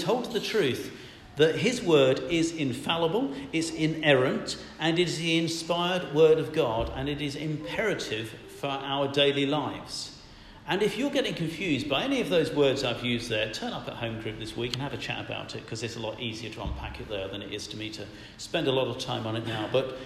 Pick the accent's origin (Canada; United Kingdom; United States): United Kingdom; England; Should we be standing behind this because we're English?